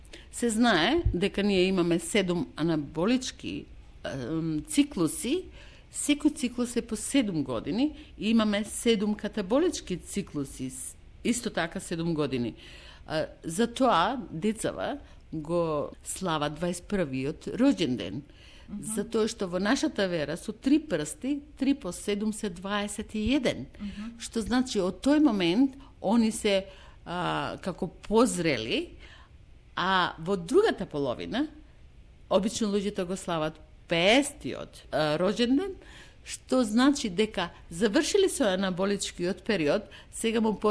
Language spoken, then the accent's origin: Macedonian; Kavadarci, Vardar, North Macedonia; also born or lived in New Zealand; now in Australia; Јас сум Мариовка. Од рожден. Мајка ми од Клиново, татко ми од рожден. Израснав во Кавадарци, се школував во Штип, живеев низ Југославија цела, Нов Зеланд, и сега живеам во Австралија.